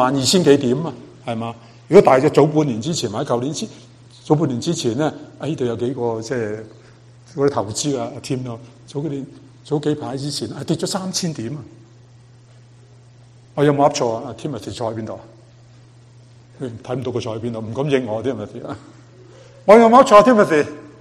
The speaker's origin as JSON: {"language": "Cantonese", "country": "China", "said": "我哋中國人要我哋，因為可能中國人嗰個文化較為深啲啊"}